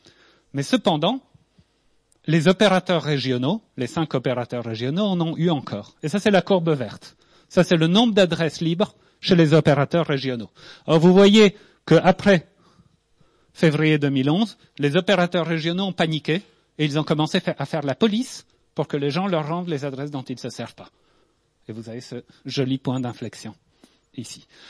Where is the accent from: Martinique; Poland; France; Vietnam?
Poland; Ce qui était mieux que là d'où je venais. Hein. J'ai grandi en Pologne avant.